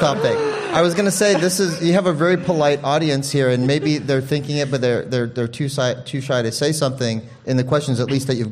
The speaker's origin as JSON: {"language": "English", "town": "Phoenix", "region": "Arizona", "country": "United States", "tie": "born or raised there", "said": "I'm an American kid from Arizona, and growing up in the 70s, I was born in 71, in Phoenix, there wasn't a lot of diversity at that time."}